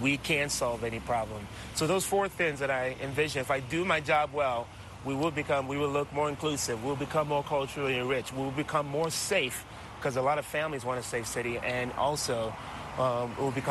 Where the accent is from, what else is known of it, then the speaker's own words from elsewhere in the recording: Lagos, Nigeria; now in United States; I grew up in Lagos, Nigeria, and I know what my origins were like.